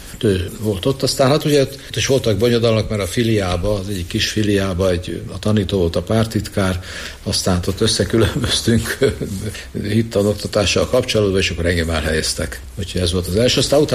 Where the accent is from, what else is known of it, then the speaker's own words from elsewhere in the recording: Keszthely, Zala, Hungary; also born or lived in Győr; Hát én Győrbe születtem, de édesapám kinn a háborúban meghalt fogságba, és akkor mi Keszthelyre költöztünk.